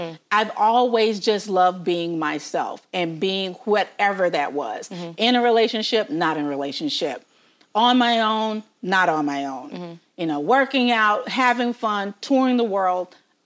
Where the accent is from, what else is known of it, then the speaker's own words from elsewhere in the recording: Memphis, Tennessee, United States; I love my hometown.